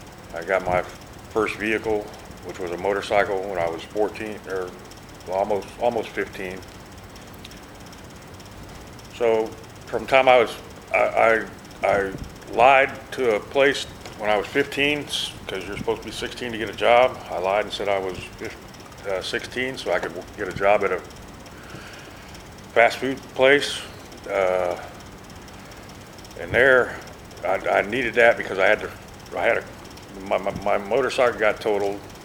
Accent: Kansas, United States; I was 15 years old at the time, and where I grew up in Kansas at the time, I don't know what it is now

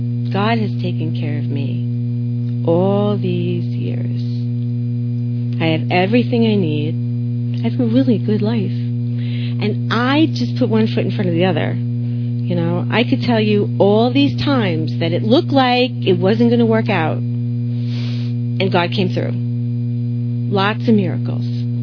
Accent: New England, United States; now in Florida, United States; That's the truth. I'm from New England. I like it when it's cold. I'm not so happy when it's hot.

